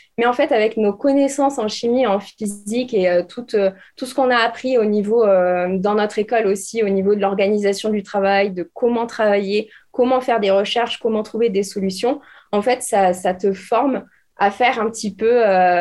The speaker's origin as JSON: {"language": "French", "town": "Bordeaux", "region": "Nouvelle-Aquitaine", "country": "France", "tie": "born or raised there", "said": "j'avais fait le choix de rester dans la ville où je suis née, où j'ai grandi, donc à Bordeaux."}